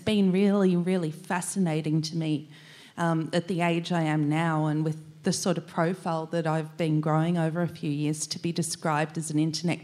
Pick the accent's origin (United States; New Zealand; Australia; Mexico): Australia; Canberra, Australian Capital Territory; But that was in my life, you know, growing up in Canberra, where there was a fairly sort of a strong bunch of Aboriginal family around me.